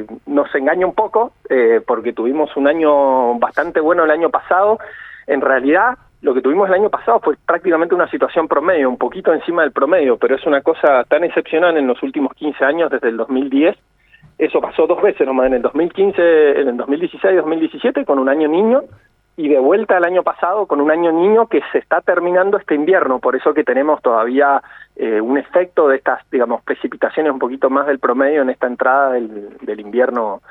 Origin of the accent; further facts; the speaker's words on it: Bariloche, Río Negro, Argentina; born there; now in Mendoza, Argentina; pero yo nací acá en Argentina, en Bariloche.